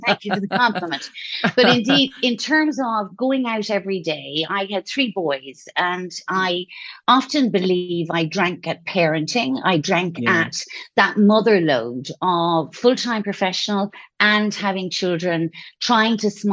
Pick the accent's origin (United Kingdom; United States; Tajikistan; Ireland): Ireland; moved away as an adult; also born or lived in France; now in Spain; You know, I'm Irish, obviously. I'm not a native to Spain, but I have lived here for 8 years and we were in France for 10 years before that. So I'm gone from Ireland 20 years.